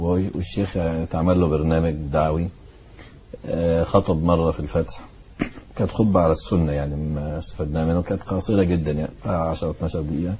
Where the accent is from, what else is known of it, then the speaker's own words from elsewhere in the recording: Alexandria, Alexandria Governorate, Egypt; اللي هو قيم الدعوة عندنا في اسكندرية